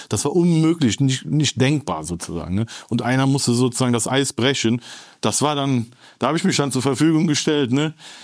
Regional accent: Turkey; Und ich bin auch Türke, ne?

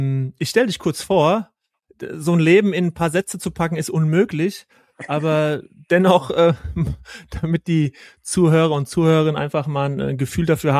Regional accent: Frankfurt, Hesse, Germany; ich bin ein Kind des Rhein-Main-Gebiets, bin Frankfurt ja ein Stück weit groß geworden

